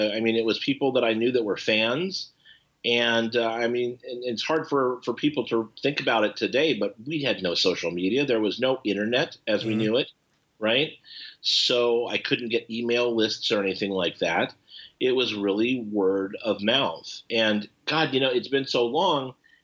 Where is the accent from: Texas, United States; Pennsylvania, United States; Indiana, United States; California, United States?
California, United States; Irvine; since I lived in Irvine at the time, I grew up in Irvine, my house was very close, like maybe 2 miles as the crow flies from Lion Country Safari.